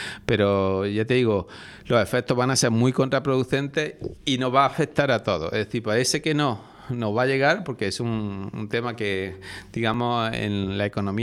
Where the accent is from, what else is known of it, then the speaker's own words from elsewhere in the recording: Spain; a nosotros, a lo mejor como españoles, no nos afecta tanto